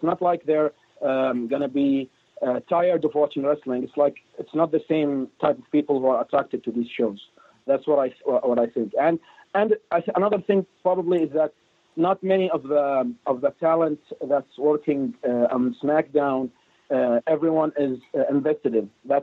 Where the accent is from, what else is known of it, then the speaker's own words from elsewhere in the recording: Qatar; now in Orlando, United States; I am from Qatar. I don't know if you guys know where that is, but it's in the Middle East, so yeah. I am here in the States for studying. I'm actually in Orlando studying